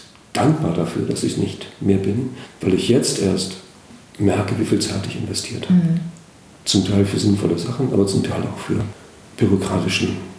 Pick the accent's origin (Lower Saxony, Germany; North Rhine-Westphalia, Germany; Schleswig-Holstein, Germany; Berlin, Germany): Schleswig-Holstein, Germany; Kellinghusen; Geboren in Gelenkhusen, also hier mittendrin im Land. Nichts mit Küste und so. Da gab es die Stöhe, diesen Fluss, aber das war auch schon das Wasser, was wir hatten. Und dann bin ich mit 23 Jahren dort weggegangen und habe 2 Jahre in Brunsbüttel gelebt.